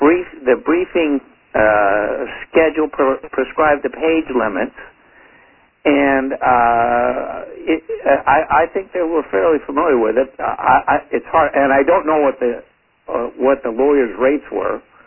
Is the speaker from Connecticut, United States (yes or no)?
no; Palo Alto, California, United States; I'm from Palo Alto.